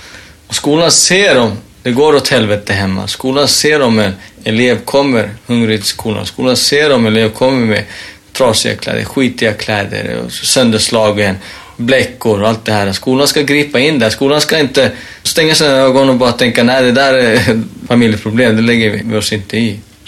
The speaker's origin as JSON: {"language": "Swedish", "country": "Sweden", "tie": "born or raised there", "said": "Och vi var allihopa födda i Sverige. Med våra föräldrar och kom från utomlands. Och jag sitter och kollar på en annan klasskompis som också är född i Sverige. Som vi är födda på samma gård. Vi har växt upp"}